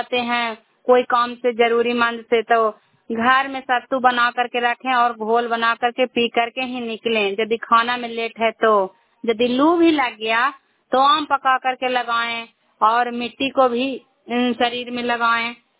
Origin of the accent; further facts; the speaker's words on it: India; मैं cry block से belong करती हूँ।